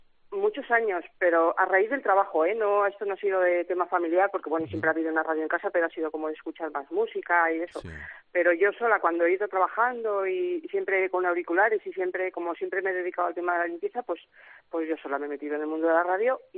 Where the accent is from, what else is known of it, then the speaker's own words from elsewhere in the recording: Cartes, Cantabria, Spain; yo soy de Cartes, de un pueblo de Cartes, de Cantabria.